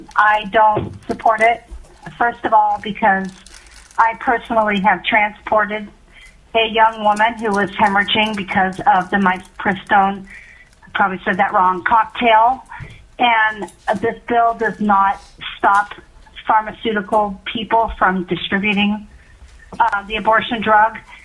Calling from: Alaska, United States; I'm calling from the Nano, Alaska

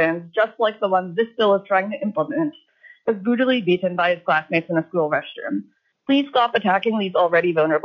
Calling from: Fairbanks, Alaska, United States; I'm calling in from Fairbanks, testifying on behalf of myself to strongly oppose HB 382.

